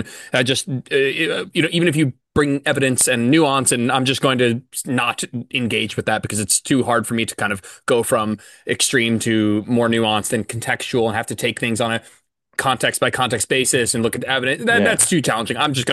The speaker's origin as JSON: {"language": "English", "country": "Canada", "said": "As a Canadian, how much like we have a public health shitstorm going on right now."}